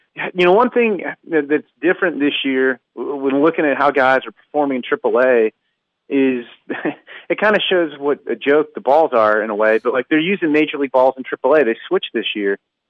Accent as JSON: {"language": "English", "region": "Virginia", "country": "United States", "tie": "born or raised there", "said": "I grew up in Northern Virginia, so we got Orioles games"}